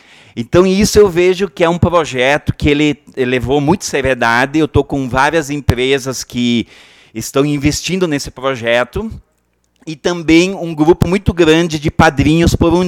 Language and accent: Portuguese; Guaporé, Rio Grande do Sul, Brazil; que eu vou ter orgulho de falar que eu sou de Guaporé.